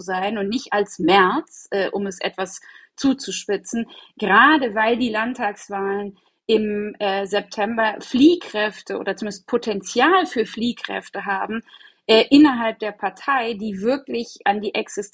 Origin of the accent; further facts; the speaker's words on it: Rhineland-Palatinate, Germany; Und ich komme ja aus Rheinland-Pfalz, das kann ich an der Stelle erwähnen